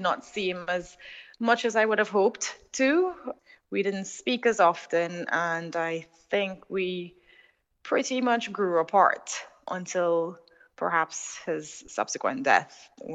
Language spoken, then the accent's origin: English; Trinidad & Tobago; So, I mean, I was born and grew up in Trinidad. It's in the Caribbean. I was born in 1985.